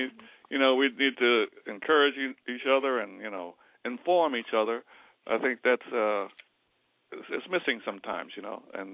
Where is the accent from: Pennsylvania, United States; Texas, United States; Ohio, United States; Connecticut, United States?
Ohio, United States; Cincinnati; now in Westchester, United States; Yes, I'm in New York, upstate, Westchester. And, you know, I've lived here for a long time. You know, I'm from Cincinnati. But, you know, I've lived here, you know, most of my life.